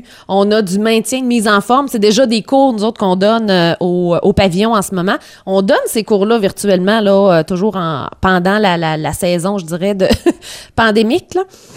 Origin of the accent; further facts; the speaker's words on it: Quebec, Canada; ville de Québec. Puis là, j'avais le goût de revenir dans mon patelin parce que je suis jamais déménagée.